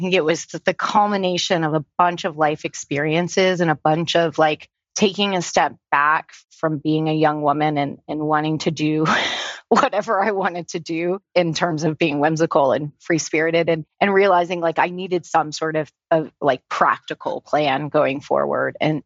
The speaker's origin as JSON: {"language": "English", "town": "Blacksburg", "region": "Virginia", "country": "United States", "tie": "born or raised there", "said": "So I grew up in Blacksburg. So, there is a college university there, but don't let that fool you. When people find out I grew up in Blacksburg, they go, oh, you're a local. It is mountainous. It is pretty blue collar"}